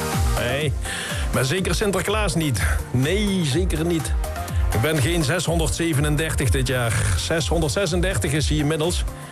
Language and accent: Dutch; Netherlands; ja, we zijn Nederlanders